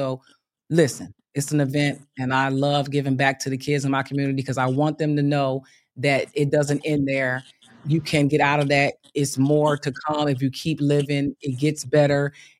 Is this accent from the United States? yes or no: yes; Bristol, Pennsylvania, United States; It is a huge event in my hometown of Bristol, Pennsylvania.